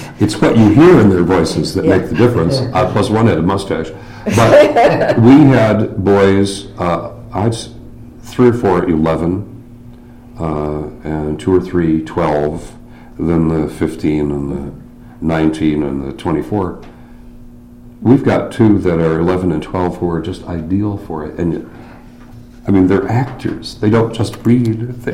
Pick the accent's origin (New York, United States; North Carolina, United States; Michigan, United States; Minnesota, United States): Michigan, United States; Grand Rapids; now in Lansing, United States; I'm from the Grand Rapids area